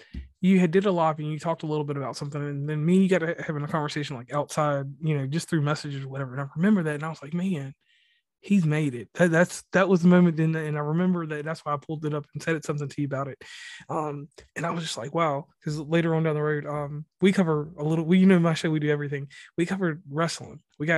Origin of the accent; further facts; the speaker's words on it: Mid-Atlantic, United States; I am from the Mid-Atlantic, but I'm from the country. So sometimes when I talk, I sound like an auctioneer instead of a mountaineer.